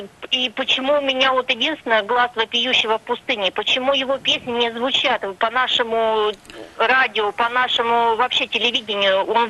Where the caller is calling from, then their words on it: Saint Petersburg, Russia; Я звоню из Санкт-Петербурга.